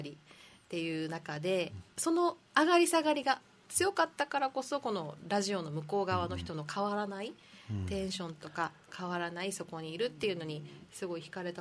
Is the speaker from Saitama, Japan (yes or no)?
no; Naha, Okinawa, Japan; 那覇ですね、出身は、はい、首里石峰です。